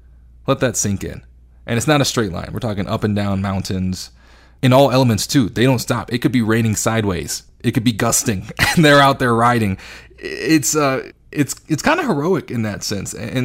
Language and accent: English; Texas, United States; You know, I'm from Texas. I just like to drive cars.